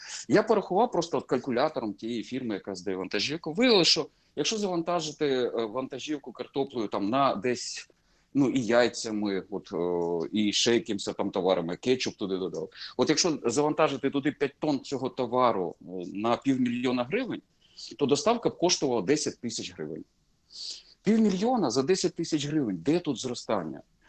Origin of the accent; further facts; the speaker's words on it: Sumy, Sumy Oblast, Ukraine; now in Kyiv, Ukraine; А я сам сумчанин